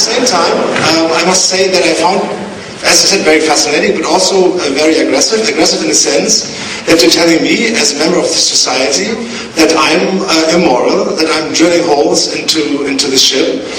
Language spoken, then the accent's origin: English; Germany; I'm from Germany, and actually I came on here to...